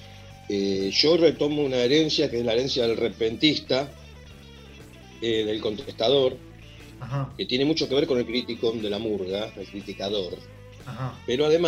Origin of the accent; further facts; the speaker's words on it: Merlo, Buenos Aires Province, Argentina; born there; Cuando yo nací vivíamos en Merlo. Ajá. Pero la casa oficial era la casa de mi abuela en Villa Urquiza, digamos, y después era siempre el punto donde volvíamos.